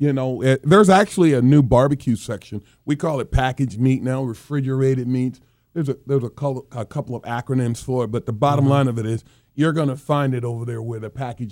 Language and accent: English; the South, United States; and I'm from the South.